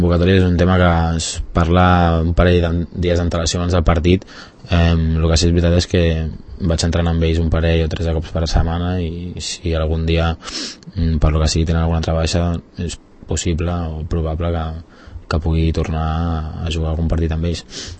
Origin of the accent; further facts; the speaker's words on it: Barcelona, Catalonia, Spain; jo soc de Barcelona, jo vaig néixer a Barcelona